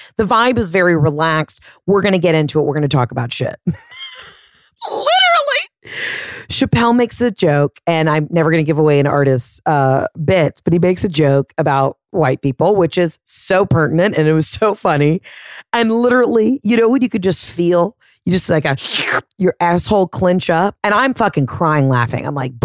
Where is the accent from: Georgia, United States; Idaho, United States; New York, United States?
Georgia, United States; Atlanta; yo, I'm a comic from Atlanta.